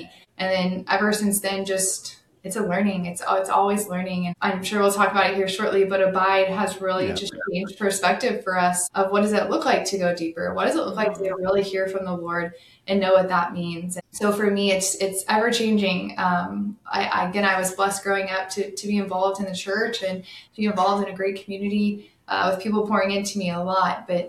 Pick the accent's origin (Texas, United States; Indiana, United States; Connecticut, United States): Texas, United States; Allen; Yeah, I grew up in Allen, Texas. So right next to where we are now.